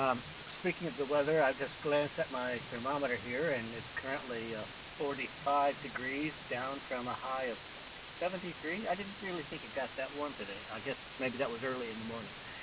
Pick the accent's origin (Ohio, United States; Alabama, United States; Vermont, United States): Alabama, United States; born there; I was born in Alabama. Have not lived there in a long, long, long time, but my birthplace is in Fayette County, kind of west-northwest Birmingham, close to the Mississippi line there.